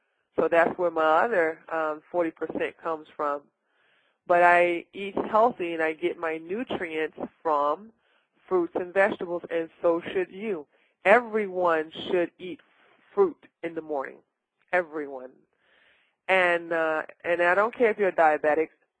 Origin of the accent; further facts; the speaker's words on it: Washington, District of Columbia, United States; I came from Washington, D.C., you know. That's my hometown, born and raised.